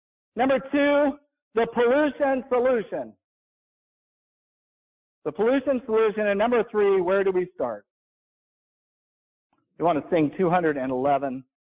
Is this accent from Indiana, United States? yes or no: yes; Indiana, United States; As you know, I'm from Indiana, and it just seemed like every creek and tributary and river just like looked like chocolate milk.